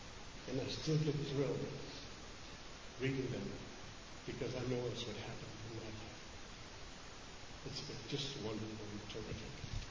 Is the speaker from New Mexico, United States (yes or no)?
yes; Santa Fe, New Mexico, United States; I'm from Santa Fe, and I had the reputation of being an athlete. And so, you get to know the whole town.